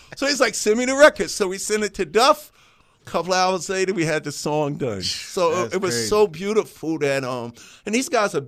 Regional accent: Queens, New York, United States; I'm from Queens, so for most of my friends are Yankee fans.

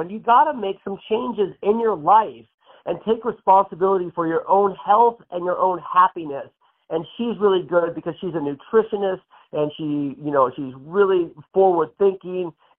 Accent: Portland, Oregon, United States; born there; And I was born in Portland, Oregon.

